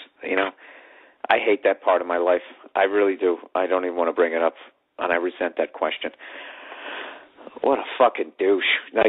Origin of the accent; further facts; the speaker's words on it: Kentucky, United States; We're from Kentucky and a little biased.